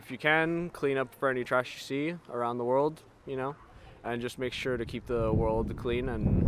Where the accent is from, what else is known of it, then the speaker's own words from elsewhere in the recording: Spain; I'm from Spain, and I'm also in wildlife biology.